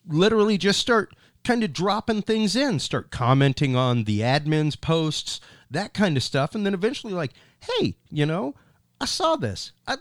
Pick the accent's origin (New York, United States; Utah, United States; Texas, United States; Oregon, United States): Texas, United States; Houston; Houston originally.